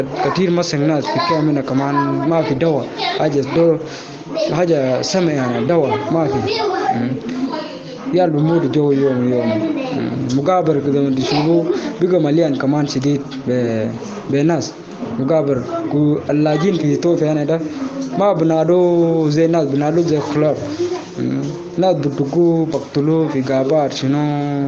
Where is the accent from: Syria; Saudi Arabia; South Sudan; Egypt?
South Sudan; now in Ethiopia; أنا لاجي من إثيوبيا، … أنا دم من ساوث السودان